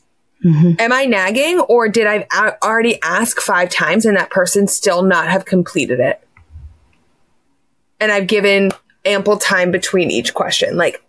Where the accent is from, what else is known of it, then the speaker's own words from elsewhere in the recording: Pennsylvania, United States; accent: Pennsylvania; Yeah, that's exactly what my Pennsylvania accent sounded like.